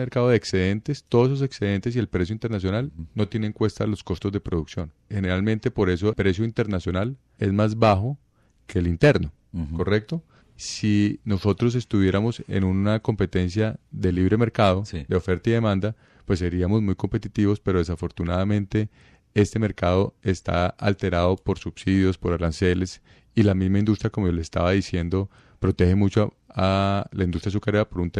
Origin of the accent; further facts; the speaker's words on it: Cali, Valle del Cauca, Colombia; also born or lived in Guatemala / Costa Rica / Bogotá; No, viví mucho tiempo en Cali, pequeño. Después viví en Costa Rica y terminé colegio en Bogotá.